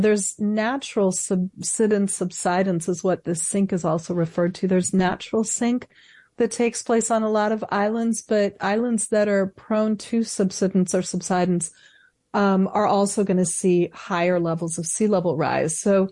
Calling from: San Francisco, California, United States; I'm in San Francisco, which is home, San Francisco Bay Area. So I'm phoning in from the West Coast.

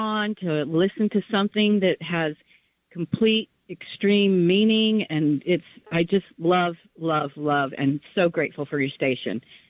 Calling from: Bushwick, New York, United States; I'm calling from Bushwick.

